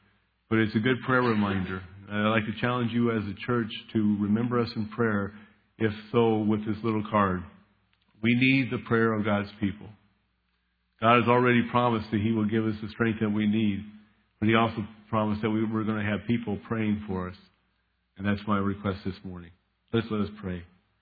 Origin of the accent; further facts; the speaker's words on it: United States; now in Germany; I'm an American in a German land, and I have the Bible underneath my arms, you might say, in that sense.